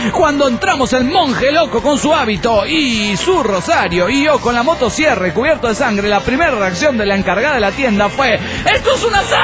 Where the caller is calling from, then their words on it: Villahermosa, Tabasco, Mexico; de Villahermosa, Tabasco, México.